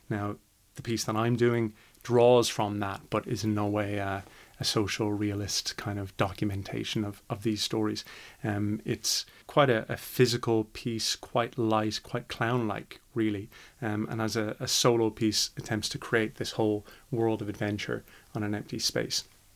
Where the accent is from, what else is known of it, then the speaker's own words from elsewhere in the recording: Dublin, Leinster, Ireland; You might have heard from my accent. I'm not from these parts. I come originally from Dublin and did an original training in Trinity College, Dublin, which would have been quite a classical actor's training.